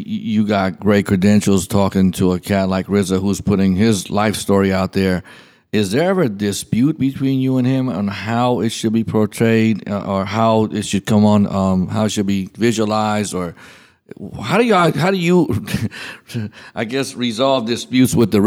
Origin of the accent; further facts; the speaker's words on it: California, United States; I'm from the Bay Area.